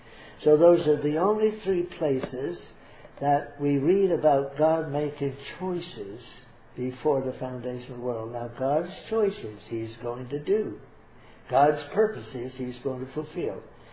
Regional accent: Canada; Most of you people are Americans. I'm not. I'm a Canadian.

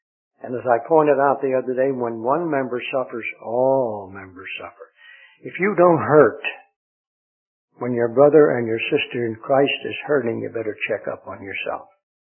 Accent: Lancaster, Pennsylvania, United States; born there; There, where I was born in Lancaster, Pennsylvania

